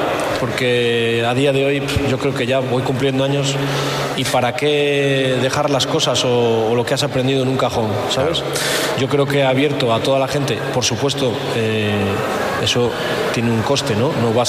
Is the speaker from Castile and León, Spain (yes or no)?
yes; León, Castile and León, Spain; la gran mayoría de la gente que somos de aquí de León no apreciamos lo que tenemos.